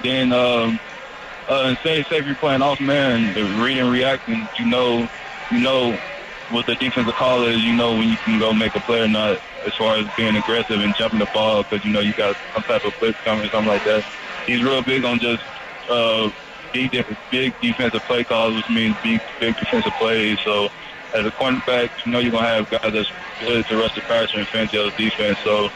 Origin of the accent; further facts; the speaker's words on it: Kansas City, Missouri, United States; I'm from Kansas City, Missouri. I'm friends with Shane Ray.